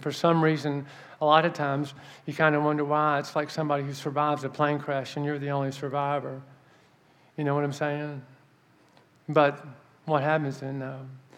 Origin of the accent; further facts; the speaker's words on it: Mobile, Alabama, United States; born there; So I was born down south in Mobile, Alabama.